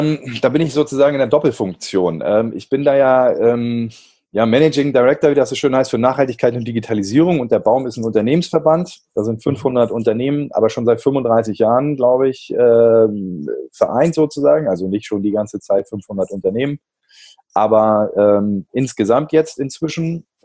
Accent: Flensburg, Schleswig-Holstein, Germany; also ich komme aus Flensburg

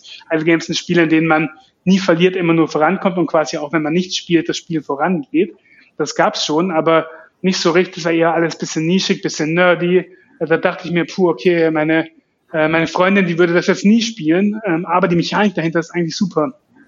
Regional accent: Heidenheim, Baden-Württemberg, Germany; wir kommen eben, wie gesagt, aus Süddeutschland, jetzt ursprünglich alle aus Heidenheim tatsächlich.

